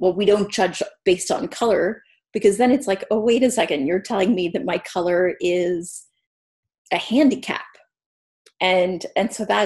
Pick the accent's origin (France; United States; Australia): France; born there; English is a second language; that I spoke a foreign language and I didn't speak English, or that I was born in France